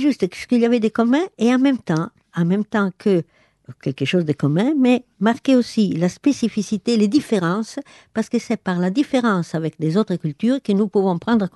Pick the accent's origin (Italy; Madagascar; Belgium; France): Italy; je suis italienne et française, non pas d'origine italienne, mais... italienne et française